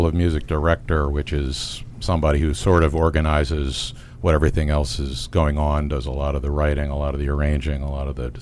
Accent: Bethesda, Maryland, United States; also born or lived in Washington, D.C.; I was born in the District of Columbia and grew up in Bethesda.

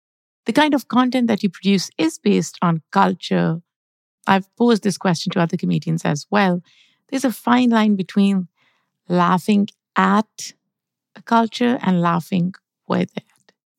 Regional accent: Pakistan; I grew up in Pakistan. It has two official languages, Urdu and English. I grew up speaking English, but I have an accent.

